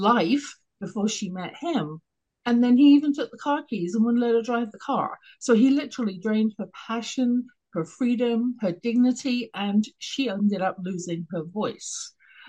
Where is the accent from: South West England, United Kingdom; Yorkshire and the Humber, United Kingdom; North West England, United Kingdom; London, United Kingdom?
London, United Kingdom; I grew up in London, England